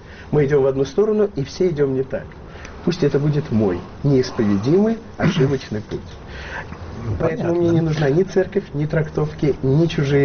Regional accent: Armenia; Я армянин, радиоведущий. Я иначе не могу.

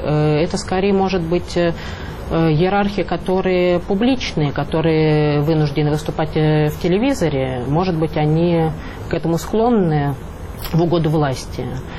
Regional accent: Moscow, Russia; узнав, что я из России, из Москвы

